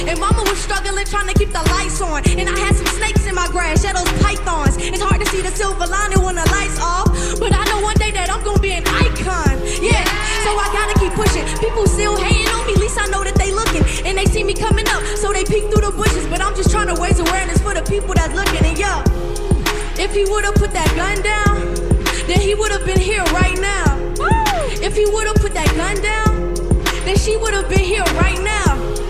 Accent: Savannah, Georgia, United States; I'm from Savannah, Georgia.

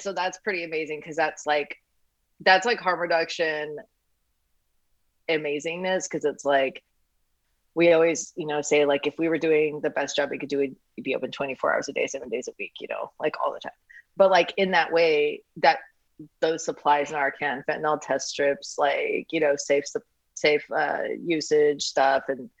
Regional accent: Idaho, United States; oh, I'm from Idaho. And so anyways, that's how that became a thing. So my mom still lives in Idaho, like lots of family there.

